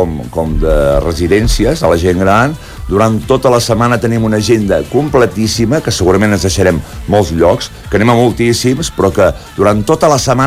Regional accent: Catalonia, Spain; sempre amb moderació, perquè som catalans, eh?

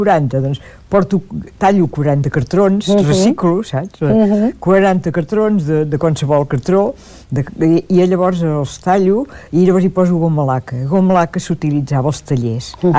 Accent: Olot, Catalonia, Spain; Jo sóc d'Olot, i si visc allà al carrer Macarnau

